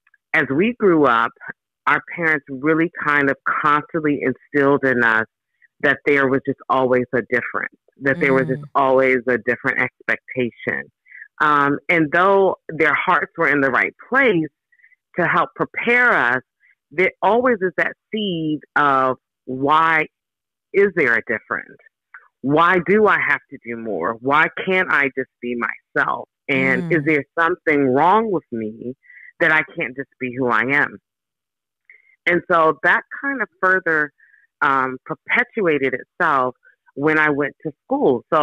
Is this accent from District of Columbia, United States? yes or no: yes; Washington, District of Columbia, United States; I grew up in Southeast D.C., Washington, D.C., and I think it's important to understand with my story that both of my parents grew up in the South